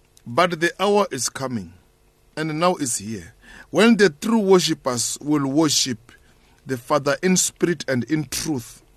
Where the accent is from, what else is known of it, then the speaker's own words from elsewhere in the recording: Baloi, Lanao del Norte, Philippines; You are coming from Mashagan, I'm coming from Baloi.